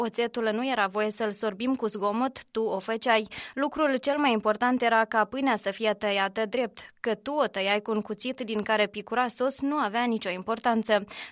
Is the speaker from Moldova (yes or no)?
yes; Moldova; born there; m-am născut în Republica Moldova.